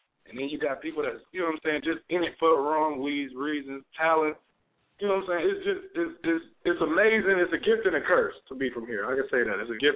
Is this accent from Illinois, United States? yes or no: no; Cleveland, Ohio, United States; Man, growing up in Cleveland, man, it's something else, man. I can say that. The only reason I say that is because, like, Cleveland ain't like no other city.